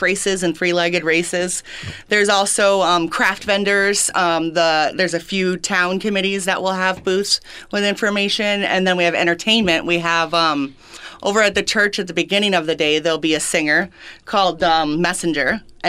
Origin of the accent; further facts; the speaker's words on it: Michigan, United States; I'm a big fireworks fan. I grew up in Michigan.